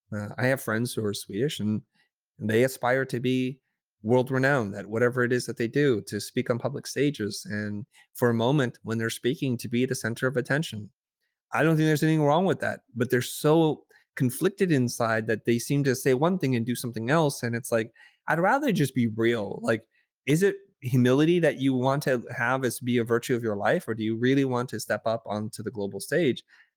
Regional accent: United States; as an American, I feel like I'm going to be who I am everywhere I go.

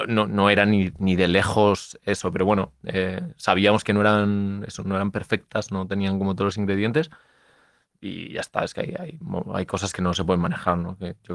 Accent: Zamora, Castile and León, Spain; Yo soy de Zamora y me acuerdo como a cierto revuelo con gente un poquito más mayor que yo

